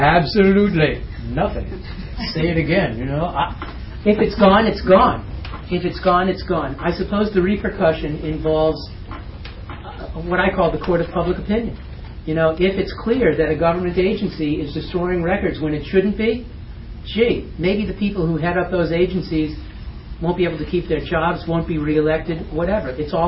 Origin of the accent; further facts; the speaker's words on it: East Meadow, New York, United States; I grew up in East Meadow. I tell people Long Island is a good place to be from.